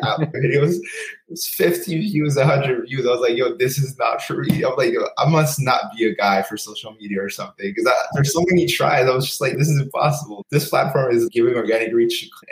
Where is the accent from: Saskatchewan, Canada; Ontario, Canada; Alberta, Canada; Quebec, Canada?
Quebec, Canada; Montreal; I'm from Montreal.